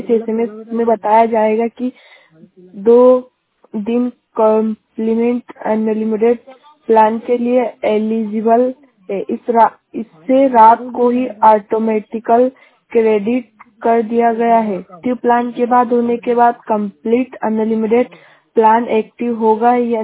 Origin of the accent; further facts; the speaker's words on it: Rajgarh, India; मैं राजगढ़ ब्लॉक से हूँ।